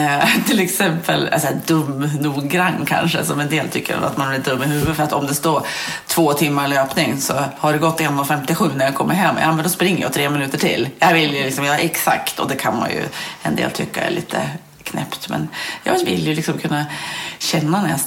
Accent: Ullånger, Västernorrland County, Sweden; Jag tror att det var en byatävling hemma i Ullånger. Där jag är uppväxt då.

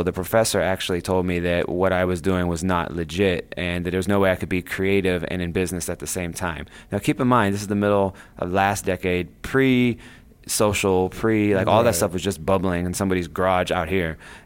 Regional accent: Ohio, United States; Okay, so that's where I grew up. I was born an hour south of Cleveland, went to college in Cleveland.

